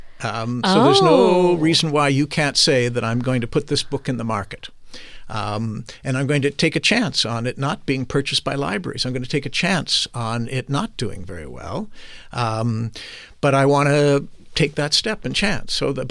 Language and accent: English; Canada; now in United States; I'm a guest in this country as a Canadian